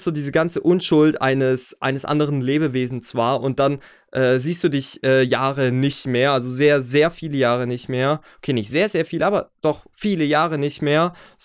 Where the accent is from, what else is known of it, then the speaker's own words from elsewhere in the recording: Filderstadt, Baden-Württemberg, Germany; also born or lived in Steinbronn; Und dann sind wir wieder umgezogen in Stadt 3, nach Filderstadt. Innerhalb der Städte sind wir, also innerhalb von Steinbronn sind wir auch nochmal umgezogen, innerhalb von Filderstadt auch.